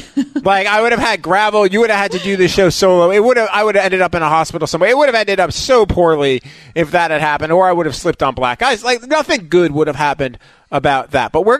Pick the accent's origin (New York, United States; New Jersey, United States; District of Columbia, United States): New York, United States; now in Atlanta, United States; And by the way, I grew up in New York, and by snow, I mean like there was a flake on the ground.